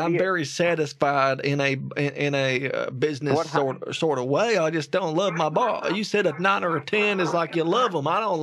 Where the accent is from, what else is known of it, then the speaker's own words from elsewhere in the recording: United States; I overcome challenges on a daily basis. I'm an American.